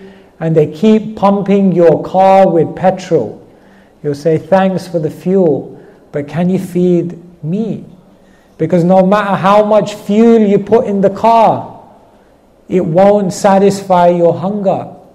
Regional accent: Wembley, London, United Kingdom; obviously, my parents are from India, but I grew up in London, I grew up in Wembley.

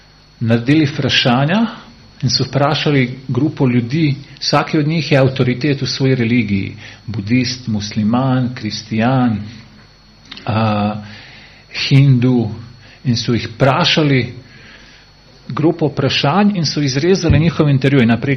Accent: Solin, Split-Dalmatia County, Croatia; Spomnim, ko sem bil otrok v Splitu v Solinu, smo živeli pri stari mamici in dedu

